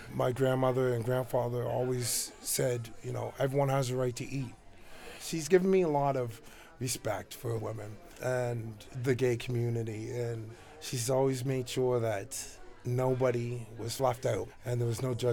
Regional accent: Saint John, New Brunswick, Canada; I'm from St. John, New Brunswick, born and raised.

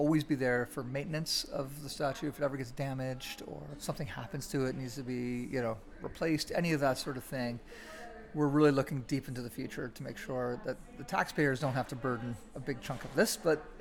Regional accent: Canada; the fact that we are Canadian

